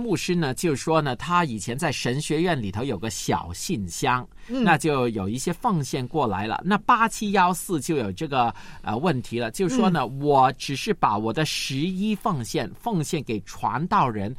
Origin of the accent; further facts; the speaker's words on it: Guangdong, China; 我们广东人有一句叫马死落地行